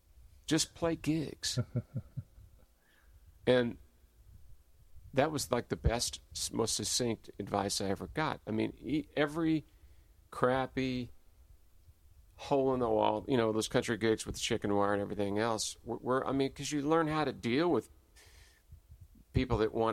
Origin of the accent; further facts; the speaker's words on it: Louisville, Kentucky, United States; Well, you know, growing up in Louisville, it wasn't like there was this plethora of bands everywhere